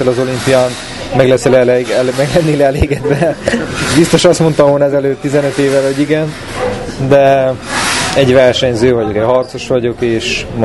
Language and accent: Hungarian; Székely Land, Romania; büszke vagyok, hogy székely vagyok.